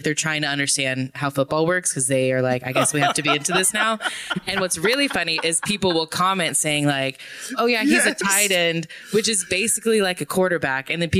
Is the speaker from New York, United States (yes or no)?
no; Dallas, Texas, United States; I mean, I grew up in Dallas.